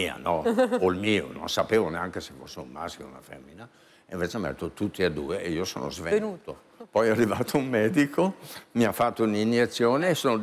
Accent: Bergamo, Lombardy, Italy; A me, io che sono di Bergamo, mi chiamano Polentone, me ne frega niente.

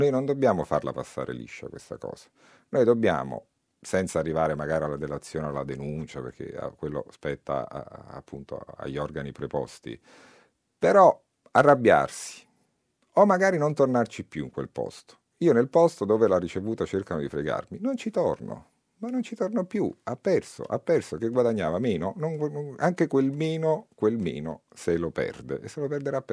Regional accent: Campania, Italy; io sono un figlio di quella terra, nel senso che io non sono napoletano di città, sono napoletano della Terra dei Fuochi. E quindi, come dire, sono cresciuto tra i veleni

